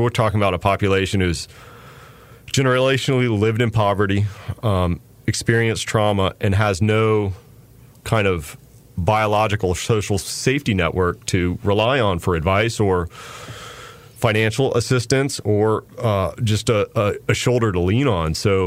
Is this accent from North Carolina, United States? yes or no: yes; Chapel Hill, North Carolina, United States; So I grew up here in Chapel Hill, grew up here in the Triangle, moved away for a long time and moved back recently.